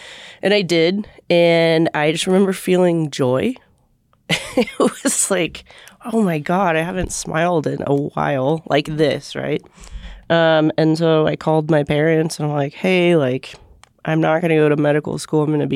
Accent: Fort Collins, Colorado, United States; even though we're in Colorado, and I grew up here in Fort Collins, I wasn't so used to these crazy nor'easter blizzards

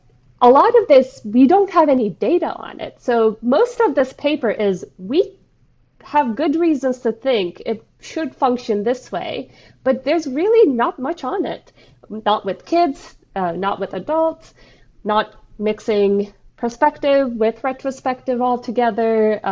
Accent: Turkey; first language tr; English is a second language; I only, my native language is

